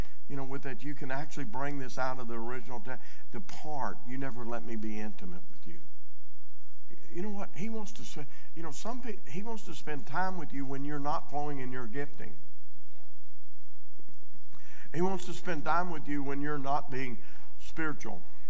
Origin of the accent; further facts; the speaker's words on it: Arkansas, United States; Now, I know none of you ever did this, but I'm from Arkansas, okay?